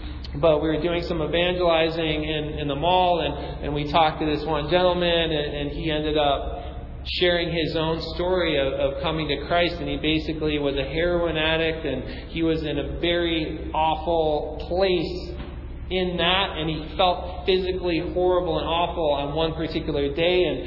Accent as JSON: {"language": "English", "town": "Chicago", "region": "Illinois", "country": "United States", "tie": "born there", "said": "That I was born in Chicago, so I'm a Cubs fan."}